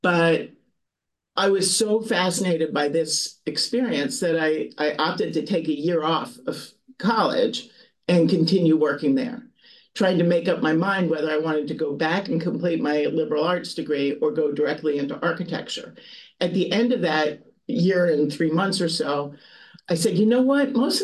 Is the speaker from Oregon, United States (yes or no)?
no; Philadelphia, Pennsylvania, United States; So, excuse me, I grew up in the neighborhood West Mount Airy in Philadelphia.